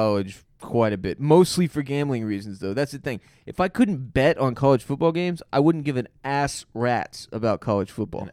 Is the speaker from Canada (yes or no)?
no; United States; I didn't adopt another team because I'm an American with a pure American soul, and that's wrong.